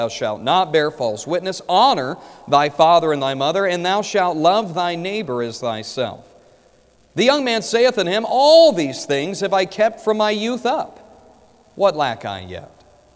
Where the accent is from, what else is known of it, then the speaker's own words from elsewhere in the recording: Kansas, United States; I'm from Kansas. We just can't do that there because it'll change from the time you get to church to the time you get out of church.